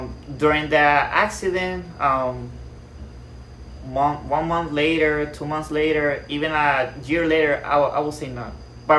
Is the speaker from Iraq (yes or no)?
no; Toa Alta, Puerto Rico; also born or lived in San Juan; now in Mayagüez, Puerto Rico; San Juan, Puerto Rico. I was born there, but I was raised in Toalta, Puerto Rico.